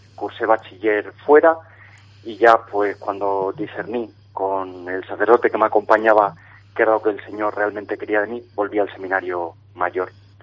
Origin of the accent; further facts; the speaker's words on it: Granja de Rocamora, Valencian Community, Spain; Pues soy natural de Granja de Rocamora, de un pueblecito cerca de Orihuela.